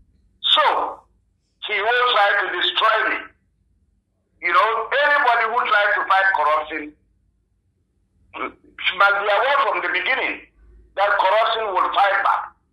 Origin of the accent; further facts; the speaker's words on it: Ghana; I'm safe. I'm a Ghanaian. I don't fear anything.